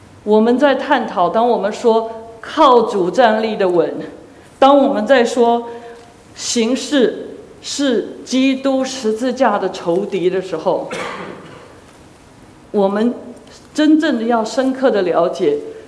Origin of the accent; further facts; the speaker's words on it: China; 我们中国人，我小的时候第一个对公义的印象是